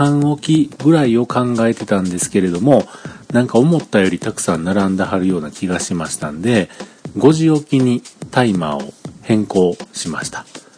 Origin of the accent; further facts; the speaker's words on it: Kyoto, Japan; 地元京都でせっかくね、オープンされるということなので